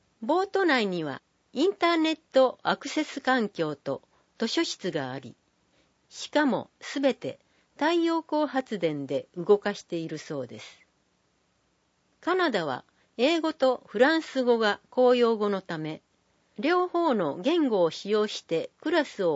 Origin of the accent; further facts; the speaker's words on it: Mongolia; Japanese is a second language; 例えば、私のふるさとのモンゴルでは、学校は9月1日の知識の日から始まります。